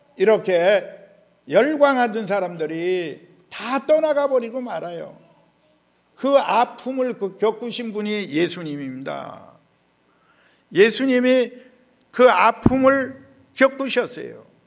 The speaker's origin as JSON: {"language": "Korean", "region": "Pyongyang", "country": "North Korea", "said": "황해도 사람이 제일 많이 그러고 평양 사람이 그래요. 저 평양에서 와 알아요."}